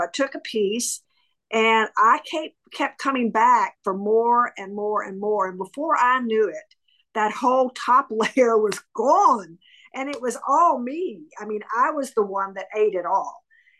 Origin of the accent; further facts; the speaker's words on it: Nashville, Tennessee, United States; I come from Nashville, Tennessee.